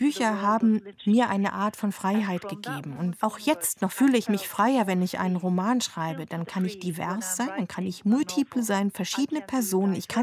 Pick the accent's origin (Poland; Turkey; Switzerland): Turkey; also born or lived in Strasbourg, France; Ich bin in Frankreich geboren worden, in Straßburg. Und als meine Eltern sich getrennt haben, ist mein Vater in Frankreich geblieben und meine Mutter ist mit mir in die Türkei gegangen. Das war ihr Heimatland. Für sie war es die Heimat. Für mich war es ein fremdes, ein neues Land.